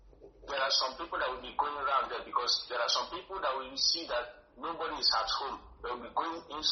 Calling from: Italy; My name is … I'm calling from Italy.

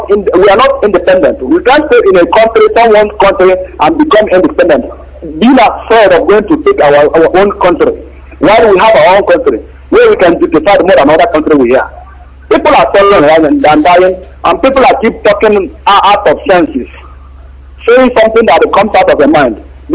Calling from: Senegal; I am calling from Senegal.

